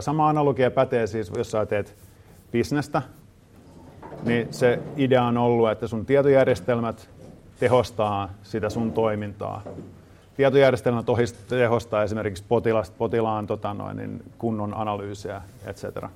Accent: Pirkkala, Pirkanmaa, Finland; also born or lived in Tampere; Mun oma tausta on siis sellainen, että itse asiassa en tule Tampereelta, vaan tuun Pirkkalasta sieltä Tampereen kupeesta.

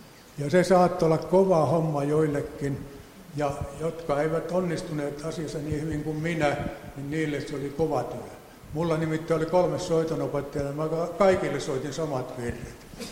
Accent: Vaasa, Ostrobothnia, Finland; Me Tervon kanssa jotenkin ollaan Vaasasta kotoisin

